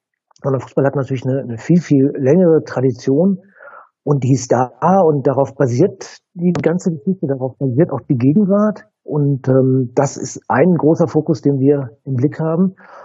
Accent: Dortmund, North Rhine-Westphalia, Germany; ich bin in Dortmund groß geworden

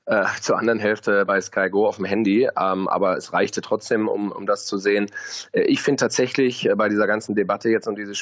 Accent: Bielefeld, North Rhine-Westphalia, Germany; born there; bin gebürtiger Bielefelder

